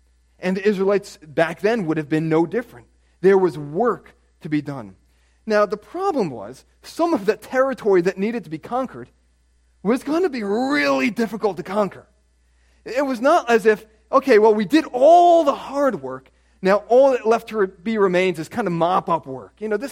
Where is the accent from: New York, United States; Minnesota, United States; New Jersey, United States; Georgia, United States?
New Jersey, United States; Bloomingdale; You know, I grew up in Bloomingdale, Butler.